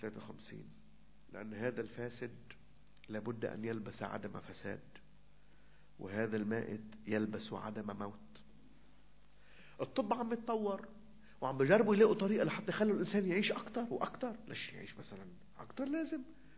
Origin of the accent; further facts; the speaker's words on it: Lebanon; نحن ناس لبنانية عايشين هون